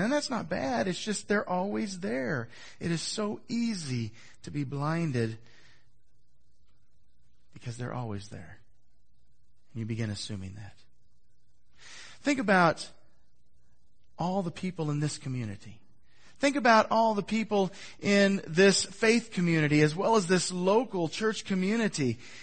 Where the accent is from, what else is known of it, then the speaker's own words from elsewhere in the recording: Missouri, United States; I grew up in Northwest Missouri. I went to college in Northwest Missouri. And I was working as a chemist in Kansas City.